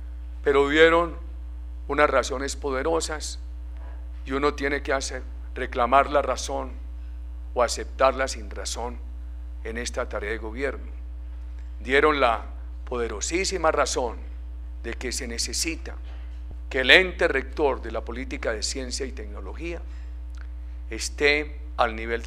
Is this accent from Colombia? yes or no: yes; Colombia; Yo he tenido, apreciados compatriotas, temor a que todo problema en Colombia se quiera solucionar con un ministerio.